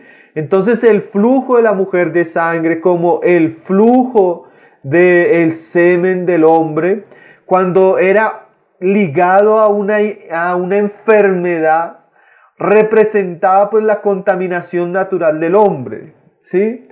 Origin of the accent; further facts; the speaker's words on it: Santander, Colombia; Yo soy santandereana